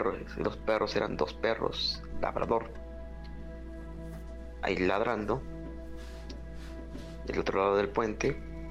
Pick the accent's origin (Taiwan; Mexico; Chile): Mexico; Xalapa, Veracruz; de Jalapa, Veracruz.